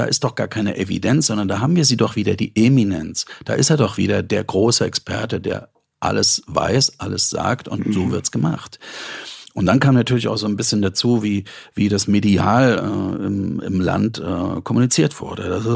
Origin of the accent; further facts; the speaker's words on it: Germany; weil ich bin in der DDR groß geworden